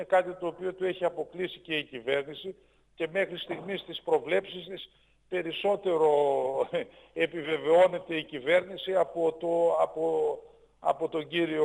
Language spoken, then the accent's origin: Greek; Thessaloniki, Central Macedonia, Greece; Εγώ δηλαδή που είμαι από τη Θεσσαλονίκη και συναναστρέφομαι εκεί με κόσμο